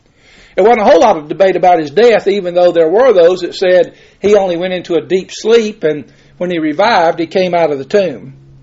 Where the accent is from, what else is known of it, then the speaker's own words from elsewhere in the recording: the South, United States; My grandkids, the gospel. I'm from the South.